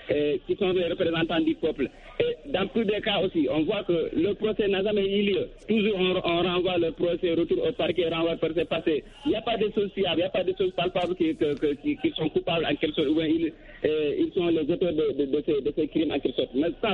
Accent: Cameroon; même si c'est loin de chez moi, au Cameroun, et d'autres pays

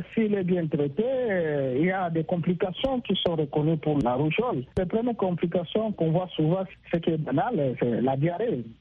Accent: DR Congo; Mais chez nous, en République démocratique du Congo, le vaccin que nous utilisons

